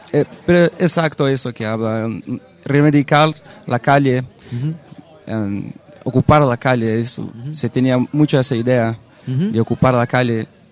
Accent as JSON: {"language": "Spanish", "country": "Brazil", "second_language": "Spanish", "moved": "yes", "lives_now": "Barcelona, Spain", "said": "Sí, bueno, soy de Brasil. Y hace como que un mes y dos semanas que estoy aquí en España, en Barcelona"}